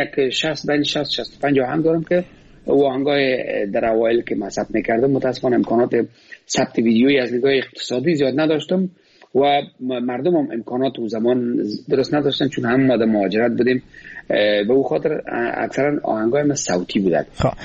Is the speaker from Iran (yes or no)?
no; Afghanistan; moved away; از کجا هستم؟ ما والا از این خود افغانستان هستم، از این هر ولایت افغانستان هستم. من زمان که از افغانستان میبرم آمدم، افغانستان 28 ولایت داشت، من از 28 ولایت هستم.